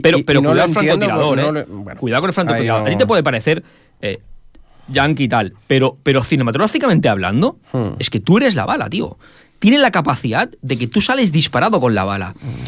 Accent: Catalonia, Spain; como los catalanes defendemos la nuestra

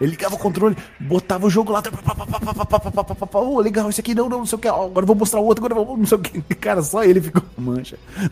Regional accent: São Paulo, Brazil; É lógico, eu sou caipira do interior de São Paulo.

